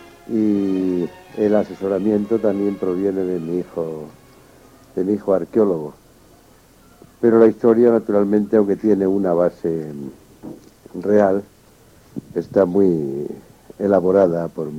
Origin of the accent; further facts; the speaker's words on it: Castile, Spain; A mí como castellano lo que más me hiere